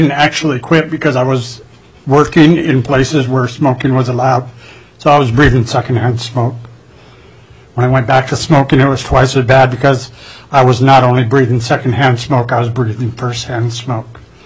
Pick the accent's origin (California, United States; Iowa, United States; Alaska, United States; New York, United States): Alaska, United States; Juneau; I was born and raised here in Juneau, Alaska.